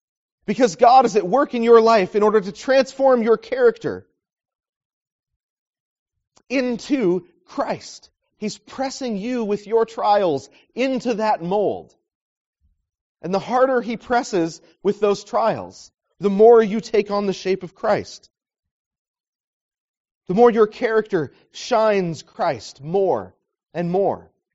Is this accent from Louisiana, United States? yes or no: no; Santa Cruz, California, United States; Well, that's a song about my hometown, Santa Cruz.